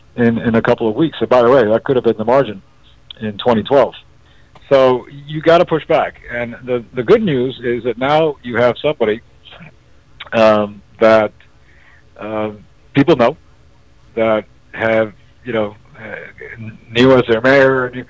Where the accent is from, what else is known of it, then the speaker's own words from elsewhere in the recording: Cuba; I come from Cuba too, right?